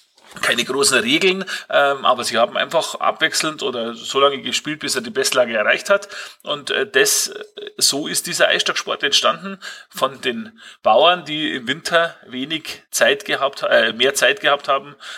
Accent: Bavaria, Germany; Schriftlich fixiert ist das dann tatsächlich bei uns in Bayern und in Österreich

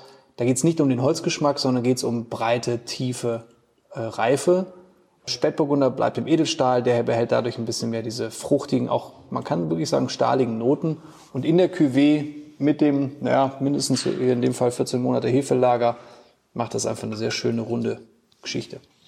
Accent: Germany; accent: Rhineland; now in St. Blasien, Germany; Man hört sofort, ich bin Rheinländer. Ich bin kein gebürtiger Schwarzwälder. Meine Frau und ich sind aber vor nunmehr 10 Jahren hierher gezogen, weil meine Frau eben aus diesem Ort hier stammt.

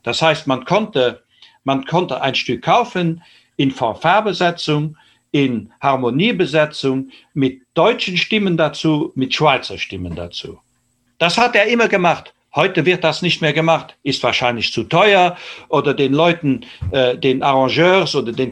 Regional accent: Luxembourg; bei uns in Luxemburg, wenn man in so manchen Keller von einem Blasmusikverein geht

